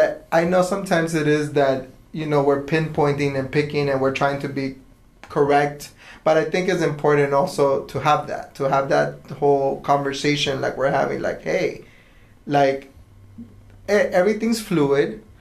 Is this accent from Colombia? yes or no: yes; Colombia; moved away; I'm Hispanic. I'm not even American. I was born in Colombia. So I'm Colombian. I'm 100%. My mom and my dad are Colombian. I migrated here. So, and now I got my citizenship.